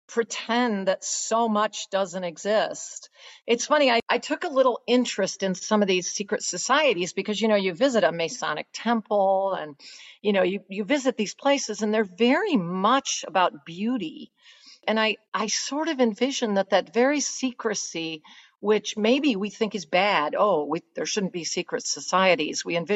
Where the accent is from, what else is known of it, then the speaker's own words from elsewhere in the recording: United States; as an American, I very much am an American writer.